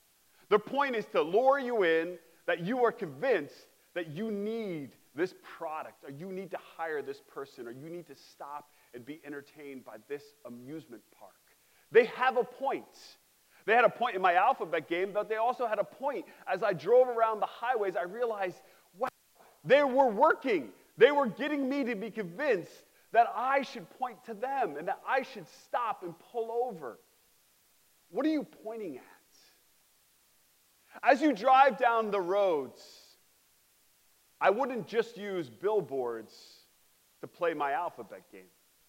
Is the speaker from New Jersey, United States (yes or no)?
yes; West Milford, New Jersey, United States; I grew up with 8 other siblings. I'm a pastor's kid. I grew up in West Milford.